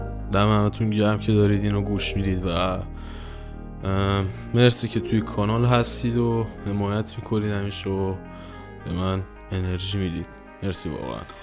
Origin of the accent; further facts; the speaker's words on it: Shiraz, Fars, Iran; moved away as an adult; now in Istanbul, Turkey; متولد 29 شهریور 1378 از شیراز هستم. به دنیا آمدم، الان هم یه چوده یک سال است که از ایران رفتم و دیگه خارج از ایران دارم فعالیتم انجام میدم، استانبول زندگی میکنم.